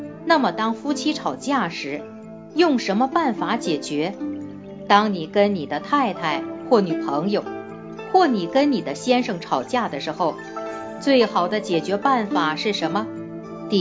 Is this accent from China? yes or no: yes; China; 我们中国人常说男儿有泪不轻弹